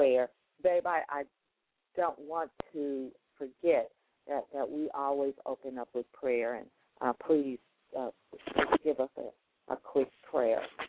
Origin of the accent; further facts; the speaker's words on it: Chicago, Illinois, United States; she is from my hometown, Chicago.